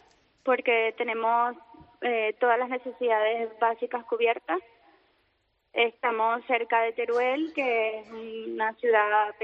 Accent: Venezuela; moved away; Pues salimos de Venezuela buscando un mejor futuro, buscando esas oportunidades que en este momento pues nuestro país no nos las puede dar.

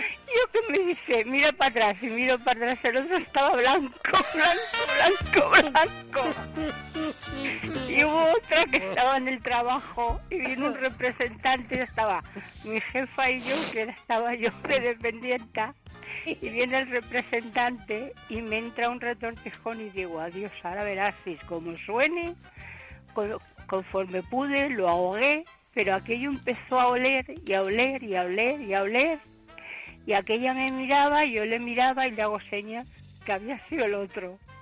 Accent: Valencia, Valencian Community, Spain; El récord lo tengo yo, que soy de Valencia.

